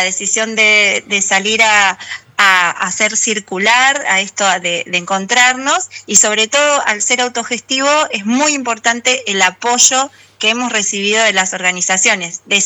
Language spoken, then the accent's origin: Spanish; Necochea, Buenos Aires Province, Argentina; Yo soy de Necochea, vivo en la ciudad de Necochea, provincia de Buenos Aires.